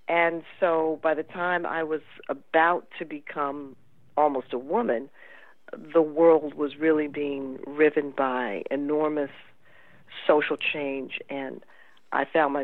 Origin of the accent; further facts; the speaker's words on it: Washington, District of Columbia, United States; Well, I was born here in Washington, and I grew up in a home where I think my parents consciously and unconsciously conspired to make me a writer